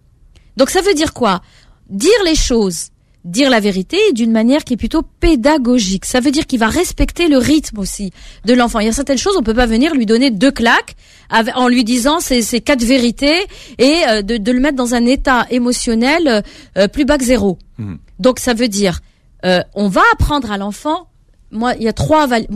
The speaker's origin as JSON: {"language": "French", "region": "Corsica", "country": "France", "said": "moi, je suis corse, d'origine marocaine et corse"}